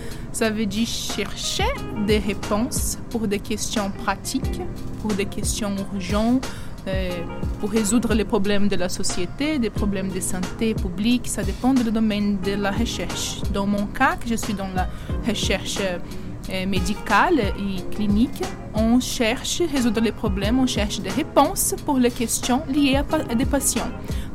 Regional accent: Brazil; French is a second language; moved away as an adult; now in Nantes, France; je suis chercheure dans l'Institut de Thorax. Je suis brésilienne, je suis venue ici pour faire mon post-doctorat.

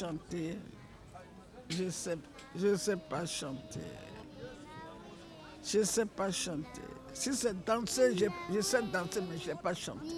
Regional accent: Côte d’Ivoire; French is a second language; moved away as an adult; now in France; Je parle la langue de la Côte d'Ivoire. Je suis une Ivoirienne de la Côte d'Ivoire. Moi, je suis une femme guérée. Je suis venu en Inde en 2014.

